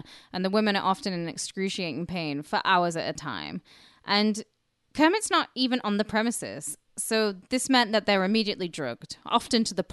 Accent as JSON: {"language": "English", "country": "United Kingdom", "said": "I'm British"}